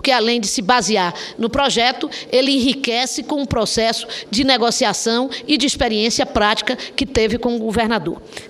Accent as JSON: {"language": "Portuguese", "region": "Bahia", "country": "Brazil", "said": "eu, como baiana, quero homenagear o professor"}